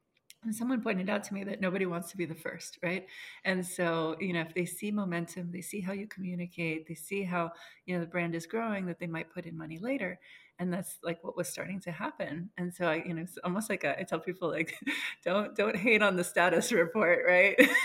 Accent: Miami, Florida, United States; So I'm Cuban. My mom and dad are, you know, immigrants from Cuba. So I grew up in Miami, like most Cuban people do.

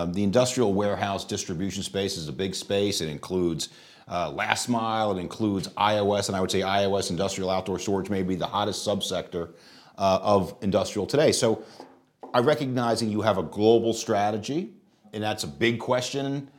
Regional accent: Queens, New York, United States; I grew up in Queens.

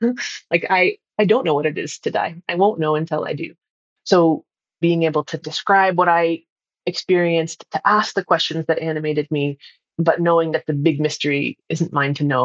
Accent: Amherst, Massachusetts, United States; And I grew up in Amherst, Massachusetts, which is the home of Emily Dickinson, and we heard them in school.

